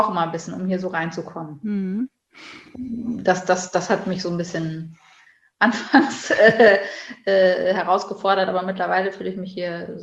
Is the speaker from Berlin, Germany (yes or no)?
no; Bonn, North Rhine-Westphalia, Germany; Ich komme eigentlich aus Bonn. Also ich bin eine Zugereiste. Ah, okay. Ich bin geboren und aufgewachsen in Bonn.